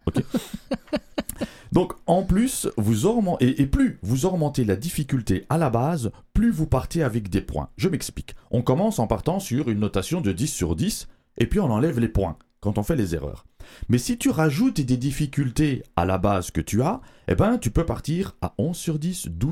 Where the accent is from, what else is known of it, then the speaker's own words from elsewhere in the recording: Belgium; Parce que je vous rappelle, je suis belge, au cas où vous l'auriez oublié.